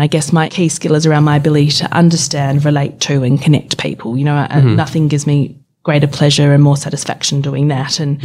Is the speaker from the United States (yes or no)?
no; Perth, Western Australia, Australia; And we had an amazing upbringing growing up in Perth, Western Australia, but spending time over on the East Coast every year.